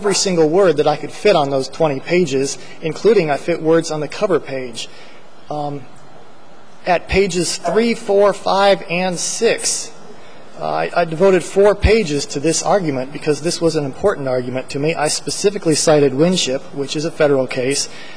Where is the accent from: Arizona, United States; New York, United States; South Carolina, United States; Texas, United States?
Arizona, United States; interpreting Arizona case law is I'm from Arizona, but it's sometimes hard.